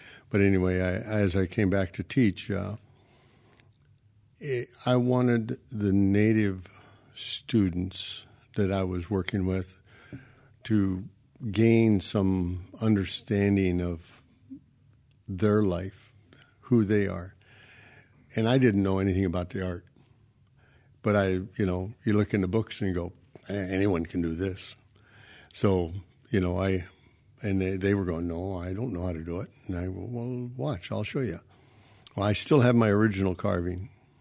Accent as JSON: {"language": "English", "town": "Hoonah", "region": "Alaska", "country": "United States", "tie": "born or raised there", "said": "I grew up here in Hoonah also, and my father was a fisherman."}